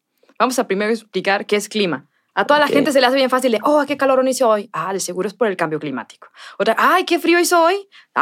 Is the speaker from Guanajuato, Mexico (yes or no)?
no; Guadalajara, Jalisco, Mexico; aquí el clima en Guadalajara es bastante estable. No es ni tan frío ni tan cálido. Entonces, nosotros estamos mal acostumbrados, como tapatíos, al buen tiempo